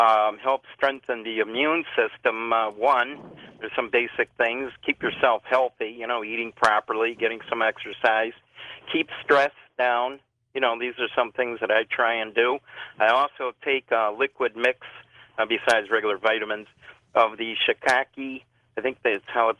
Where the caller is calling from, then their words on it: Chicago, Illinois, United States; Phoning from Chicago.